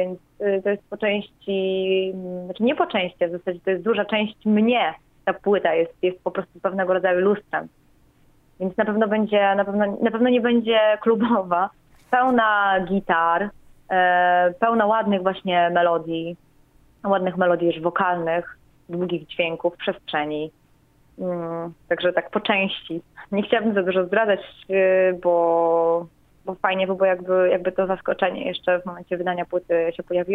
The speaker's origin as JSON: {"language": "Polish", "region": "Warmian-Masurian Voivodeship", "country": "Poland", "said": "Ja w ogóle, wiesz, pochodzę z małego miasteczka, z Warmii, z urokliwego po prostu miejsca."}